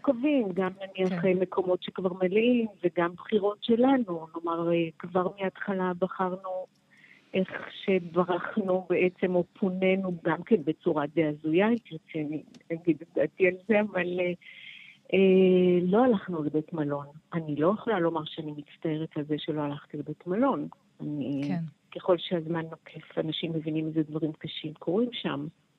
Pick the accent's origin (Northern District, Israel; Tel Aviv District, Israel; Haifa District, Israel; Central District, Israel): Northern District, Israel; Dafna; born there; אני נולדתי בקיבוץ דפנה, גידלתי את הילדים שלי בדפנה, ואני לכאורה מתורגלת במלחמות